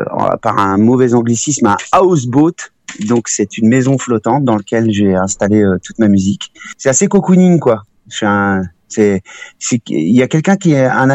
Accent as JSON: {"language": "French", "region": "Normandy", "country": "France", "tie": "born or raised there", "said": "Alors, je suis pas breton, je suis originaire de Normandie, et plus précisément des plages du débarquement, tout ça. Donc, j'ai toujours besoin d'être à proximité de l'eau et de la mer."}